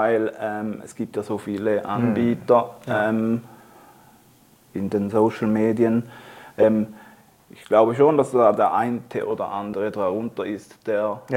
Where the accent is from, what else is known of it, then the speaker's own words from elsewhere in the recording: Switzerland; ich komme aus der Schweiz. Ich arbeite auf einer Schweizer Bank in der IT. Bin mittlerweile im nächsten Monat 50 Jahre alt.